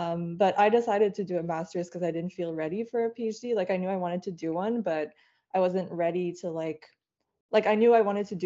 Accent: Montreal, Quebec, Canada; English is a second language; So I'm actually a French Canadian. I grew up in Montreal, and I studied biochemistry.

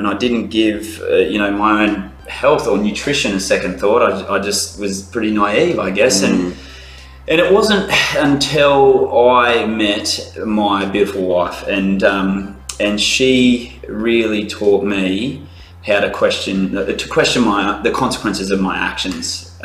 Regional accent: Maclean, New South Wales, Australia; So I grew up in the country to start with. I grew up in McLean, northern New South Wales, Scottish town of Australia.

